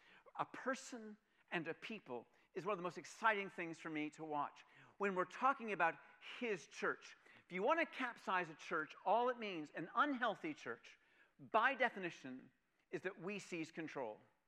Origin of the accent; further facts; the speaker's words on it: Pittsburgh, Pennsylvania, United States; See, I grew up in Pittsburgh when I was a child, and so I got doused in Fred Rogers.